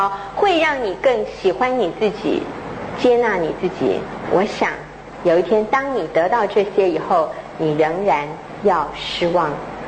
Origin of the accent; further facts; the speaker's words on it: Taiwan; 哇，我们台湾每一个广播电台都在播。